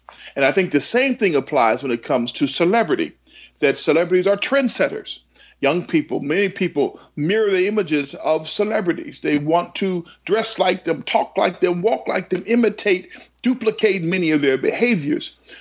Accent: Los Angeles, California, United States; No, I'm from Los Angeles, California. I'm from a huge family.

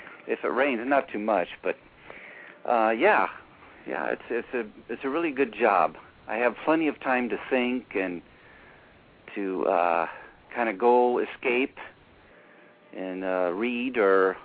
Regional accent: Rockford, Illinois, United States; now in Sonora, United States; Okay, well, I come from Rockford, Illinois. I come from the Midwest, the northern part of Illinois. And right now I'm living in Sonora, California

